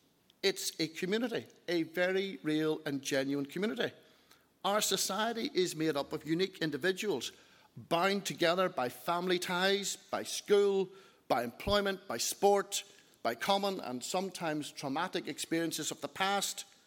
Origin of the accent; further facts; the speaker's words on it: Northern Ireland, United Kingdom; The label I do is Northern Irish. I am Northern Irish.